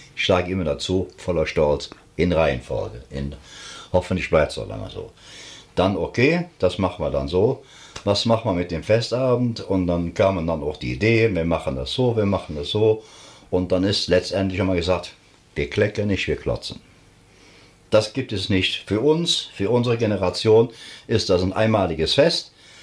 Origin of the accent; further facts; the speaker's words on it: Rhineland, Germany; Wir sind halt eben Rheinländer und der Rheinländer, der neigt ja auch dazu, das Ganze ein bisschen lockerer zu sehen.